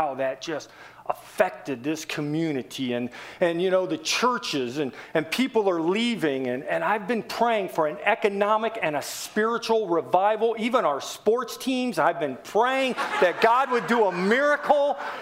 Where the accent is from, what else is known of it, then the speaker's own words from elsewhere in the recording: Tallmadge, Ohio, United States; I am still a Midwest boy. I am still an Akron boy. And I'm still from Talmadge, Ohio. This is my home, and I have been praying for years for Akron to have a revival.